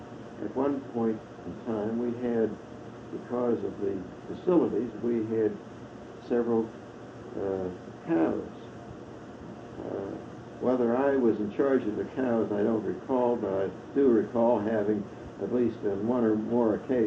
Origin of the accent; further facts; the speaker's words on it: Steubenville, Ohio, United States; now in Pittsburgh, United States; In fact, the first time we came to Pittsburgh from Steubenville, Ohio, we drove on dirt roads.